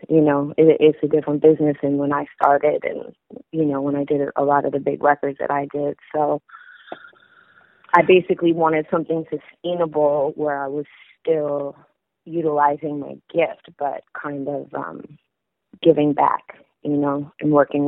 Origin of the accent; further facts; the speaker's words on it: Los Angeles, California, United States; I've been in this city my whole life. I'm born and raised in Los Angeles.